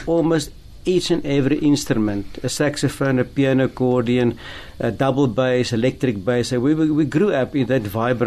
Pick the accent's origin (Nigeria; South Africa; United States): South Africa; Pretoria, Gauteng; born there; also born or lived in Nelspruit; Many years ago, you know, we were five when we came from Pretoria